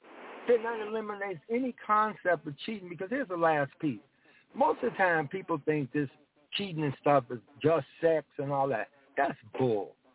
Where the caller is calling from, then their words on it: Chicago, Illinois, United States; From Chicago, you know, the old hood, Stateway Gardens, PCs and all of that.